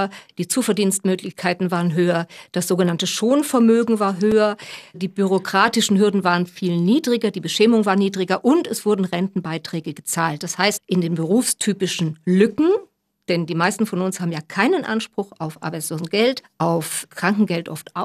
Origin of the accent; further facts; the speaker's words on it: Essen, North Rhine-Westphalia, Germany; also born or lived in Wiesbaden / Stuttgart; ich bin in Wiesbaden geboren, in Essen und Stuttgart aufgewachsen. Ich komme aus einer Theaterfamilie.